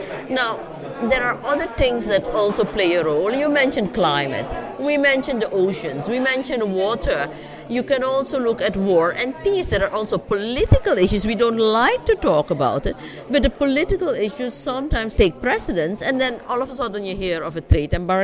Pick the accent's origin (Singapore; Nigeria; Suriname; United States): Suriname; English is a second language; I'm from Suriname, as you know.